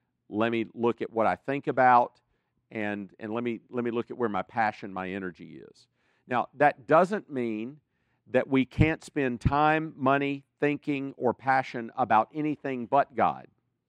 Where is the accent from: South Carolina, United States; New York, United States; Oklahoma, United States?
South Carolina, United States; I'm from South Carolina, where we really don't have SEC football.